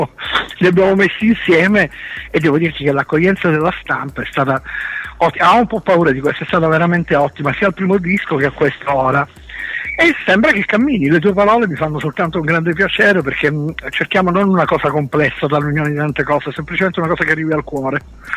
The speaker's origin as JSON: {"language": "Italian", "town": "Catania", "region": "Sicily", "country": "Italy", "said": "Sai, noi veniamo da Catania"}